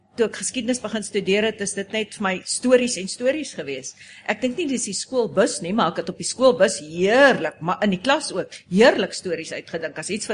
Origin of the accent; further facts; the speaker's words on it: Bushveld, South Africa; Nee, ek is van die Bosveld af